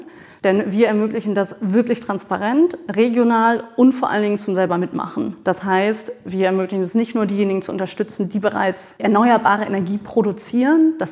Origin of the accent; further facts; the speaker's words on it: Hamburg, Germany; born there; Ich bin so seit gut drei Jahren wieder zurück in Hamburg.